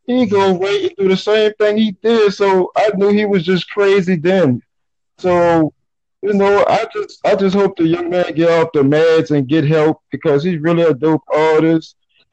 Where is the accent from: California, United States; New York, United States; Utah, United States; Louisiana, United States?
Louisiana, United States; New Orleans; I'm from New Orleans, Louisiana. You know, downtown.